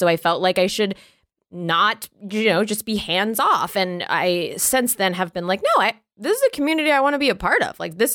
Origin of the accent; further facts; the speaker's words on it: the South, United States; so I was raised in the South.